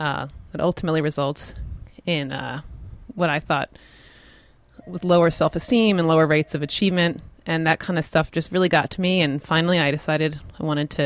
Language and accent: English; New York, United States; now in Spokane, United States; And I'm a recent arrival to Spokane. I'm from New York originally.